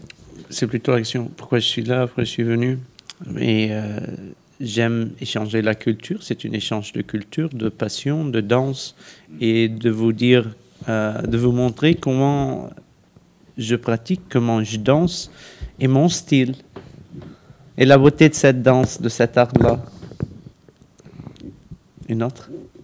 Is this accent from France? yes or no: no; Lebanon; French is a second language; moved away as an adult; je viens des États-Unis, mais je suis Libanais, je suis né au Liban. Je vis au Liban pour 18 ans, et puis j'ai quitté afin de finir mes études